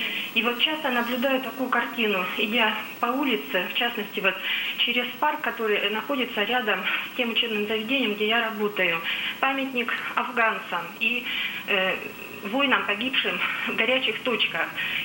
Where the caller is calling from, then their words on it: Vologda, Vologda Oblast, Russia; я звоню из Вологды.